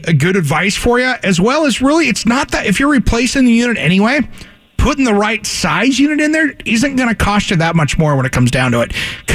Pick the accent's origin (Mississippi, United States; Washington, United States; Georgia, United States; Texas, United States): Washington, United States; Kennewick; I grew up in Kennewick, so I this is my backyard